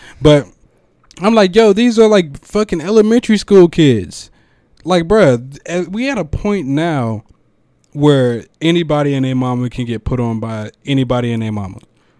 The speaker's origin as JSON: {"language": "English", "town": "Riverdale", "region": "Georgia", "country": "United States", "tie": "born or raised there", "also_born_or_lived": "Forest Park / Lovejoy", "said": "I grew up in Riverdale, a little bit in Forest Park, and a little bit of Lovejoy."}